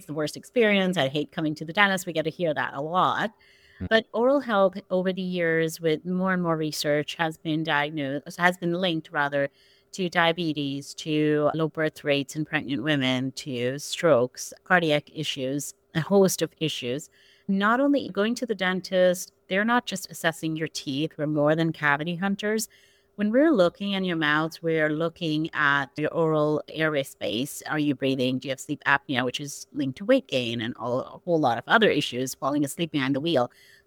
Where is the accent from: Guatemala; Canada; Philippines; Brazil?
Canada; Calgary, Alberta; now in New York, United States; I practice in New York. I'm from Calgary.